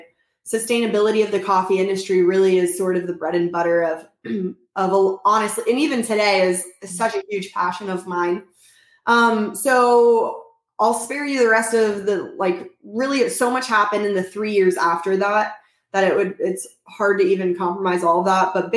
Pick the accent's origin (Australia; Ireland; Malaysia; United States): United States; Oklahoma; I'm from Oklahoma originally, and I knew her from like 15 years ago in Oklahoma.